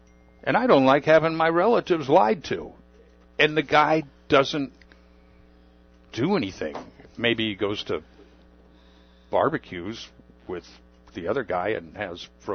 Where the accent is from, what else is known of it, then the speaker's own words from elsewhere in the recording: California, United States; now in Arizona, United States; it's in another state, my home state of California. I've been here 38 years in Arizona. I am a Zonie.